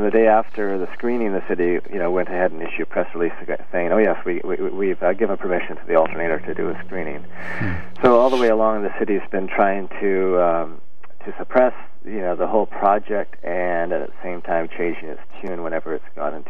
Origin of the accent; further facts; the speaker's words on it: Kelowna, British Columbia, Canada; Because when I grew up in Kelowna, it was basically, and still is to a large part, an apartheid state